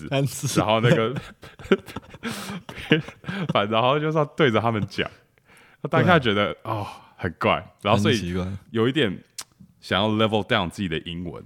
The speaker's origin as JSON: {"language": "Chinese", "country": "Taiwan", "said": "没有，我们台湾人喜欢"}